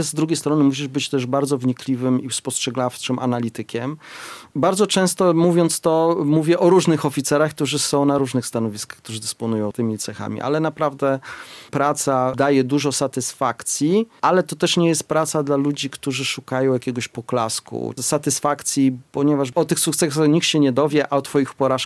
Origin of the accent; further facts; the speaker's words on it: Białystok, Podlaskie Voivodeship, Poland; tu jest mój region, stąd pochodzę, z Białegostoku i tu się wychowałem. Czuję się związany emocjonalnie z tym obszarem, chociaż już nie mieszkam, natomiast pracuję tutaj, wykładam na uniwersytecie i czuję się właśnie związany z Podlasiem, szczególnie z Białymstokiem.